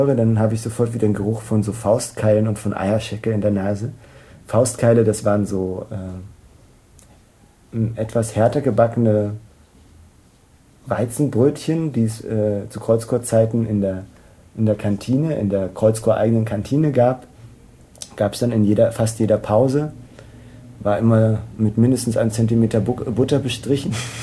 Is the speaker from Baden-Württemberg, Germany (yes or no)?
no; Dresden, Saxony, Germany; accent: Saxon; also born or lived in Halle; ich bin ja in Halle geboren und in Dresden aufgewachsen. Das heißt, Sächsisch ist einfach prädestiniert dafür, mein Wahldialekt zu sein